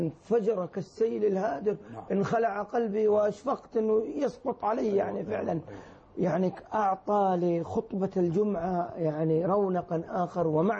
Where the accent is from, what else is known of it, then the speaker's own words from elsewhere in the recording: Taif, Makkah Province, Saudi Arabia; وأنا من الطائف